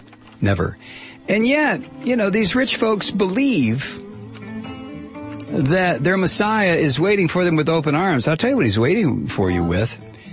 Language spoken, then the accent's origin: English; United States; I'm entitled to it. I'm an American. I paid into it.